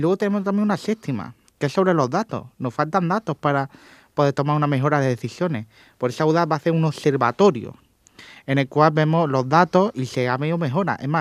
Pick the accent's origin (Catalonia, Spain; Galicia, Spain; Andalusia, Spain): Andalusia, Spain; Córdoba; now in Málaga, Spain; Yo es que soy de Córdoba, ¿vale? Yo soy de Córdoba, pero yo estoy más tiempo ya en Málaga. Uh-huh. Estudio en Málaga por cuestiones de salud y por cuestiones personales.